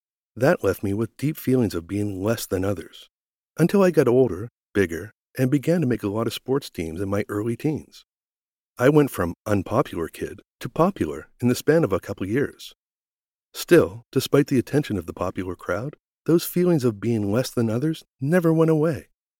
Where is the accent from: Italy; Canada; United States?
Canada; Eastern Canada; now in Vancouver, Canada; Growing up on the East Coast, I could only dream about what that was like, to live in a city with a National Hockey League team. After moving across the country to become a resident of Vancouver